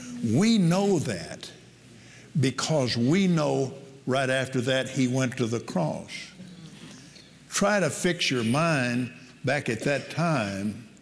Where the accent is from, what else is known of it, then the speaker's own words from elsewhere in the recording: Abilene, Texas, United States; also born or lived in Lubbock; I was born in Lubbock, Texas, December the 6th, 1936. was on a Sunday. And then 40 days later, that's the biblical way to say 6 weeks, my dad decided to move us to Abilene.